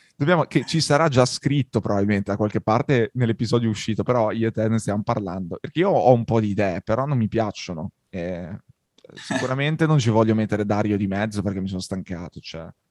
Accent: Bologna, Emilia-Romagna, Italy; perché tu sei di Bologna e anch'io sono di Bologna

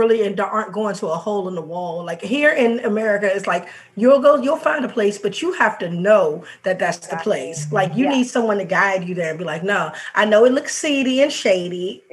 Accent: Washington, District of Columbia, United States; I'm from D.C., but I went to A&T, North Carolina A&T.

